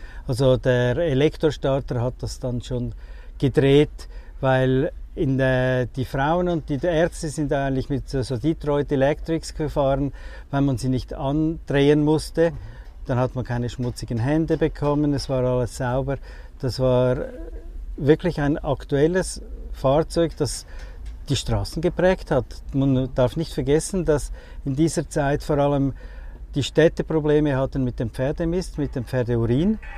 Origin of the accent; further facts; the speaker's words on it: Zurich, Switzerland; Ich komme aus Zürich, in der Schweiz.